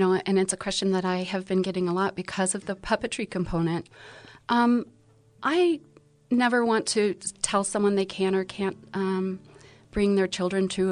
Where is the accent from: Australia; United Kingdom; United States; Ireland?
United States; Jackson Hole, Wyoming; also born or lived in Colorado / New York City; now in Nashville, United States; I am from Jackson Hole, Wyoming. My family moved around a lot, so I've been all over the West. I went to school in Colorado and then spent the last 10 years in New York City working as a performer, and then moved to Nashville